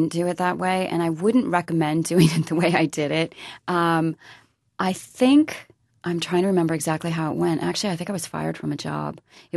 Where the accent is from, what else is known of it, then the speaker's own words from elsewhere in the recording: Wisconsin, United States; I'm from Wisconsin originally, and my family is there.